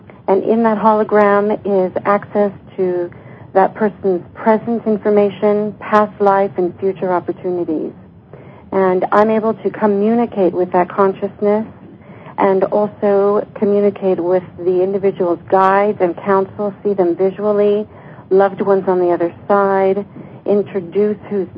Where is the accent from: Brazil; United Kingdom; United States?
Brazil; English is a second language; I'm from Brazil